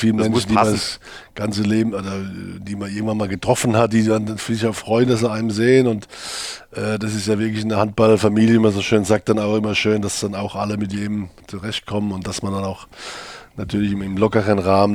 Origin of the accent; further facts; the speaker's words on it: Leutershausen, Baden-Württemberg, Germany; also born or lived in Heidelberg; wir sind ja in der Weingegend groß geworden, in Heidelberg oder Leutershausen letztendlich.